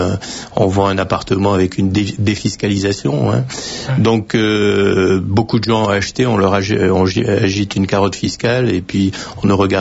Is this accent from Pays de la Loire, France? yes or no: yes; Les Herbiers, Pays de la Loire, France; donc je suis originaire des Herbiers.